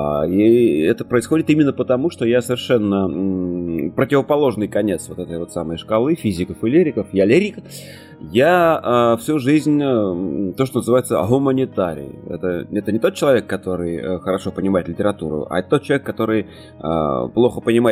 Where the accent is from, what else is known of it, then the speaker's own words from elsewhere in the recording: Yakutsk, Sakha Republic, Russia; born there; now in Moscow, Russia; Я родился в Якутске, достаточно давно родился, и учился в театральном институте